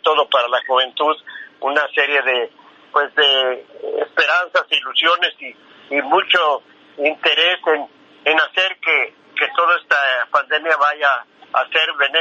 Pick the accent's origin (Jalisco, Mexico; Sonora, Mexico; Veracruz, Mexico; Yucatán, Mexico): Jalisco, Mexico; Guadalajara; born there; que mi familia se trasladara del estado de Michoacán a Guadalajara, Jalisco. Entonces, a los 2 o 3 años que estaban en Guadalajara, fue cuando nací yo en Guadalajara.